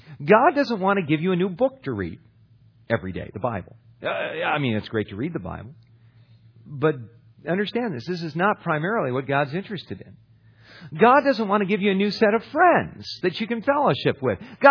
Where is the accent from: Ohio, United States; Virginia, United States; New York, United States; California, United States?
California, United States; I grew up in Southern California. I tell people I grew up in the ghetto of Las Posas Estates, man.